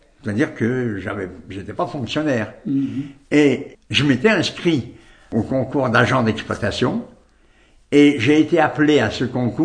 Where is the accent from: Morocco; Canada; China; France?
France; Viricelle, Auvergne-Rhône-Alpes; Alors je suis né ici à Viricelle, j'ai été à l'école du village de Viricelle.